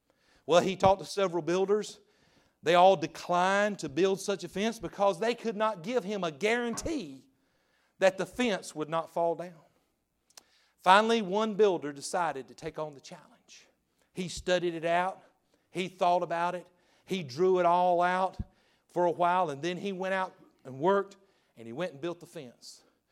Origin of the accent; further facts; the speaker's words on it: Westminster, United States; Man, I told you I grew up in Westminster. We didn't have a lot of winning ball teams over there.